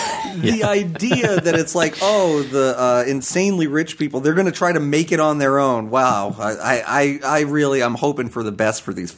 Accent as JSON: {"language": "English", "town": "Boston", "region": "Massachusetts", "country": "United States", "said": "Greg, I'm from Boston, Massachusetts. We have Dunkin' Donuts, baby."}